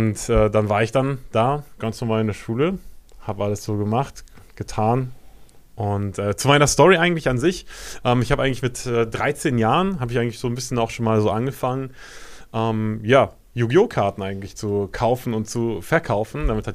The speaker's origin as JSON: {"language": "German", "town": "Waldfeucht", "region": "North Rhine-Westphalia", "country": "Germany", "tie": "born or raised there", "said": "32 Jahre alt. Und genau, wo komme ich her? Aus dem guten Heinsberg. Ich bin in Geilenkirchen geboren. Ja, ist ganz geil. Und bin in Waldfeucht aufgewachsen."}